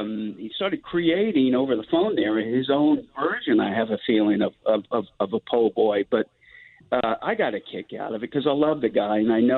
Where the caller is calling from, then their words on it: Seattle, Washington, United States; also born or lived in New Orleans; I'm calling from Seattle.